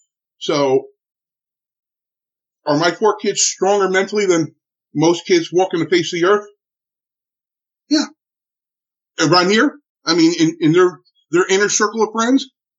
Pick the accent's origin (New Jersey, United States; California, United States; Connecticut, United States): New Jersey, United States; Newark; I'm from Newark, New Jersey. I'm Italian.